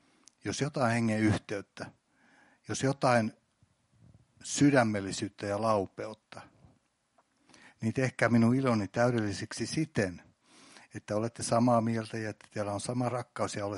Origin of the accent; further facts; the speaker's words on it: Porvoo, Uusimaa, Finland; ja mä oon Porvosta.